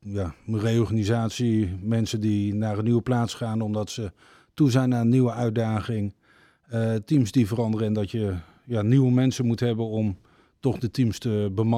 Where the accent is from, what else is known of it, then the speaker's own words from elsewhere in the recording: Groningen, Netherlands; geboren en getogen in Groningen.